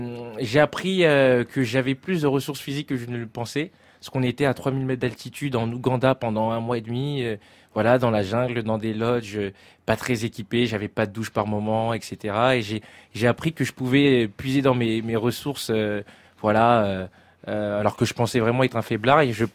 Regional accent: Republic of the Congo; Nous, on est du Congo-Brazza, vous voyez. Donc, du coup, j'ai de la famille zaïroise.

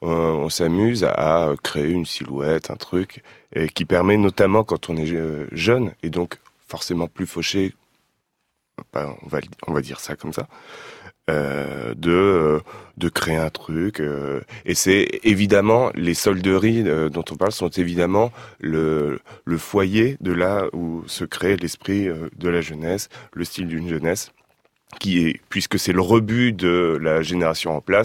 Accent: Nancy, Grand Est, France; Et je viens de Nancy, donc je salue cette auditrice.

